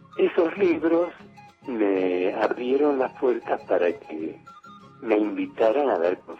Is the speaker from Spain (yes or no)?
no; Humahuaca, Jujuy, Argentina; also born or lived in Perico; Yo nací en Perico, un pueblo de Jujuy, ahora es ciudad. De ahí muy pequeño, mis padres me llevaron a Huahuaca. Ahí hice la primaria, la secundaria, recibí de maestro